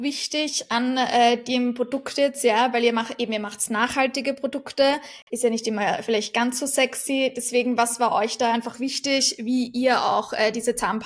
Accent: Austria; bei uns in Österreich ist Soda Zitrone halt so ein Getränk, was es halt überall im Restaurant gibt

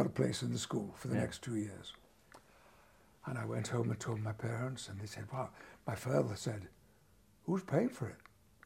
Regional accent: Yorkshire and the Humber, United Kingdom; Where I grew up in the West Riding of Yorkshire, amateur acting was incredibly popular.

